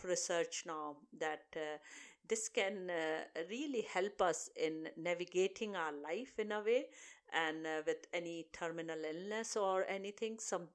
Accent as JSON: {"language": "English", "town": "Basingstoke", "region": "South East England", "country": "United Kingdom", "said": "from Basingstoke, and I have got a page"}